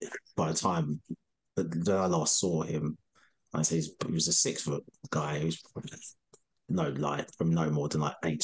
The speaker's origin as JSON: {"language": "English", "region": "East of England", "country": "United Kingdom", "tie": "born or raised there", "said": "where I grew up in Essex."}